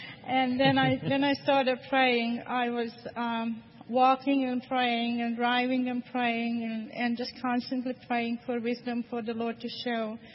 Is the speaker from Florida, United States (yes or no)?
yes; Florida, United States; Yeah, I'm here from Central Florida.